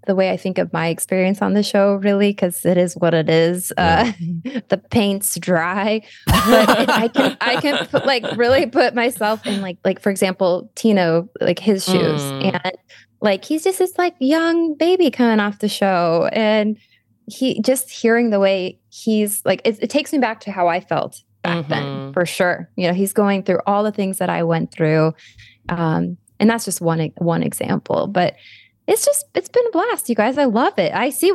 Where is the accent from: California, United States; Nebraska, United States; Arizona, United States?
Arizona, United States; We go way back. We're both from Arizona.